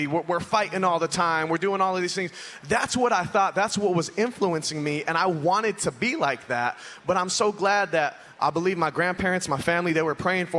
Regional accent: Denver, Colorado, United States; Yeah, so I grew up in Denver, Colorado. Unfortunately, I did not grow up in the beautiful mountains. I grew up in the inner city of Denver, Colorado.

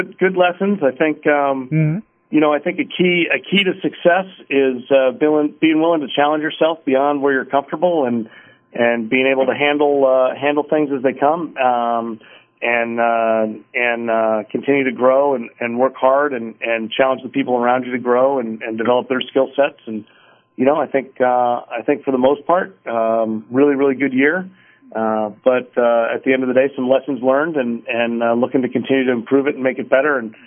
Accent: Philadelphia, Pennsylvania, United States; I'm a Philly. I was born in Philadelphia, grew up just outside of it

